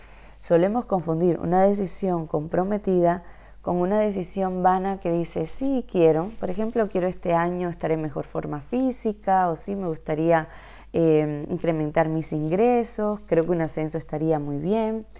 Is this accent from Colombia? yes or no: no; Havana, Cuba; born there; como te he dicho antes, yo nací en La Habana, en Cuba, un país con muchísimas limitaciones, sobre todo de orden económico y de expresión.